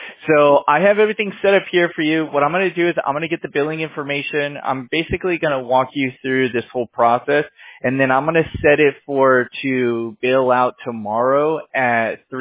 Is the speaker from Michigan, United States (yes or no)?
no; California, United States; Just, born and raised in California, it's just a lot.